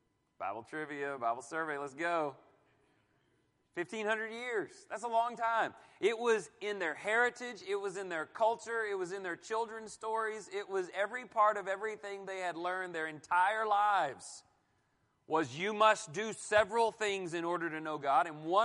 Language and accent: English; Houston, Texas, United States; So, for instance, I was raised in Houston, Texas. I went to the Astrodome for the first time in 1986.